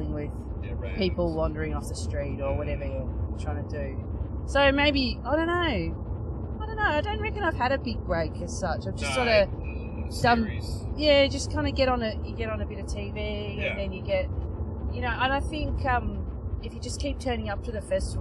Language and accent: English; Strathmore, Victoria, Australia; Like, I'm from Strathmore, but I say I'm from Essendon.